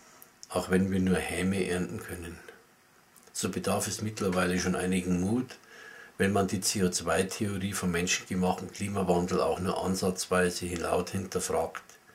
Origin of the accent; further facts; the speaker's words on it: Bavaria, Germany; die Bayerische Donau, also meine Heimat. Die Bayerische Donau zwischen Regensburg und Passau